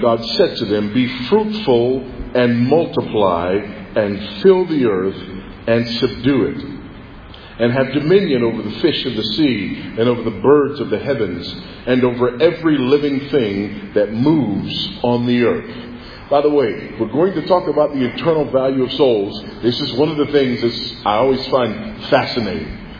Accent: United States; now in Zambia; So people will say, you know, well, yeah, I'm an American. I'm here in Zambia.

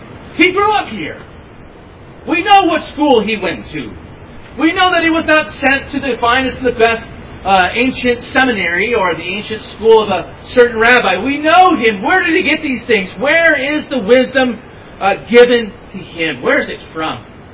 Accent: Los Angeles, California, United States; If you're not from here, I'll say, well, I'm from Southern California. You know a little bit about Southern California. I'll say, well, I'm from Los Angeles.

